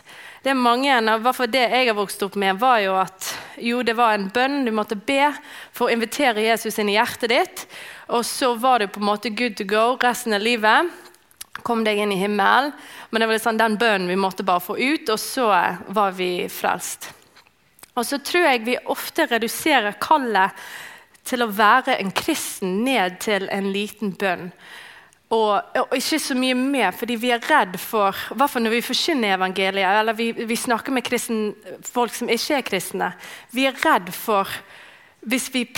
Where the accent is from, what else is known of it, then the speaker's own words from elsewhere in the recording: Canada; Norwegian is a second language; moved away as an adult; now in Norway; det er ikke et norsk navn, og jeg er fra Canada. Og så flyttet jeg her for 7 år siden, når jeg giftet meg med Fredrik.